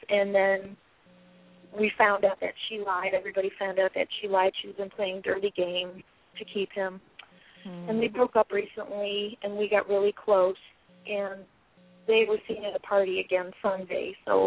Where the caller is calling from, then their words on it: Chicago, Illinois, United States; I'm calling from Chicago.